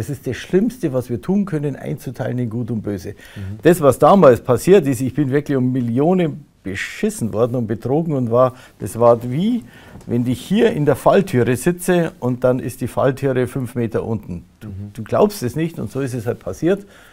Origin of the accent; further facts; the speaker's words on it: Swabia, Germany; moved away; wir sind aus dem Schwäbischen ausgesiedelt, haben einen riesen Einödhaufen gekauft